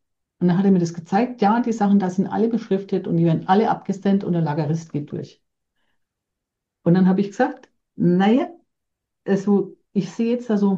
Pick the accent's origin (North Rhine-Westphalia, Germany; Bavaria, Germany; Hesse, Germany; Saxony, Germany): Bavaria, Germany; Erlangen; accent: Franconian